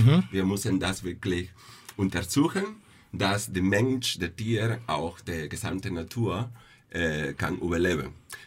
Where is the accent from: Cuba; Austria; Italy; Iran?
Cuba; German is a second language; Ja, ich komme aus Kuba.